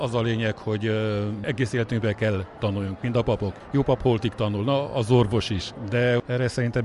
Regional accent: Arad, Arad County, Romania; mindig hangoztattam, hogy hát bánsági vagyok, mert én Aradot valahogy úgy szoktam meg, hogy régebb úgy volt, hogy bánsági régió. Mindig hangoztattam az aradi, meg a bánsági mi voltomat.

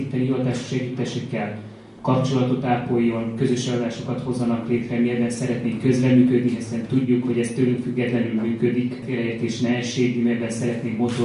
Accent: Székely Land, Romania; itt Székelyföldön, mondhatom így, én magam is székelyföldi vagyok

